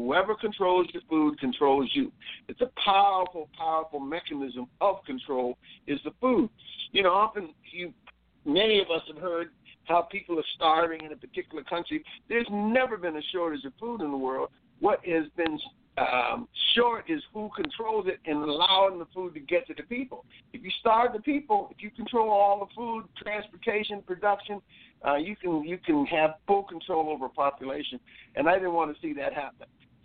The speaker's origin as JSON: {"language": "English", "town": "Boston", "region": "Massachusetts", "country": "United States", "tie": "born there", "also_born_or_lived": "San Diego", "said": "Because I'm a city boy. I was born in Boston, grew up in cities, went to 14 schools before I graduated high school out in San Diego, California."}